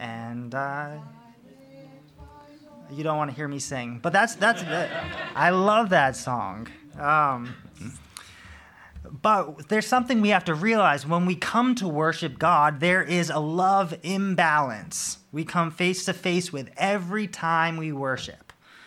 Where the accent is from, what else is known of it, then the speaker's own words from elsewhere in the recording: United States; accent: American; You can't tell from my American twang, but I'm from a British family that is especially British